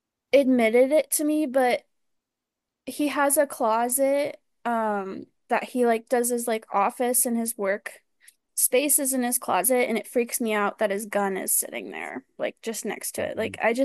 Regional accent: Las Vegas, Nevada, United States; I'm from Las Vegas.

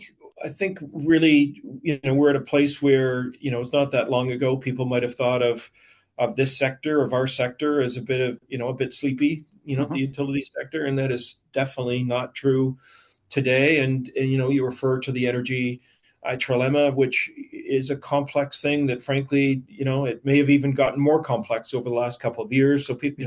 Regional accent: Ontario, Canada; now in Nova Scotia, Canada; Yeah, so I grew up in Ontario. I didn't grow up in Nova Scotia

